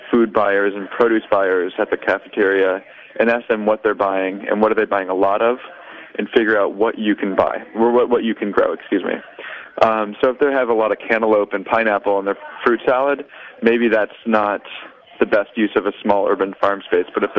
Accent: Baltimore, Maryland, United States; now in Brooklyn, United States; I am from the Washington, D.C., Baltimore area.

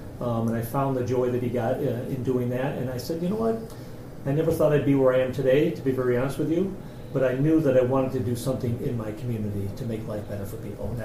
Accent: Lenox, Massachusetts, United States; Well, I grew up in Lenox.

